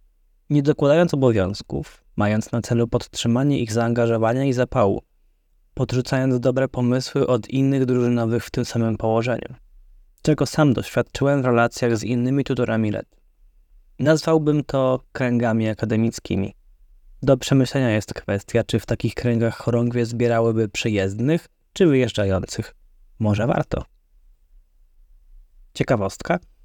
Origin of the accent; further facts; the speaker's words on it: Szczecin, West Pomeranian Voivodeship, Poland; moved away as an adult; now in Poznań, Poland; Pochodzę ze Szczecina, gdzie od 2016 roku prowadziłem gromadę zuchów. W 2019 roku napisałem maturę i zdecydowałem się na wyjazd do Poznania, by studiować architekturę na Politechnice Poznańskiej.